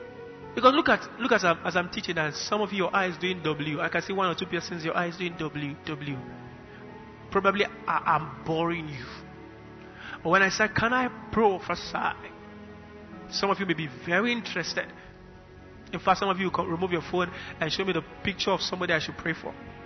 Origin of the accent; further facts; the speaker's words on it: Kaduna, Kaduna State, Nigeria; I was talking to my mom yesterday, my father and mother, while we were growing up in Kaduna.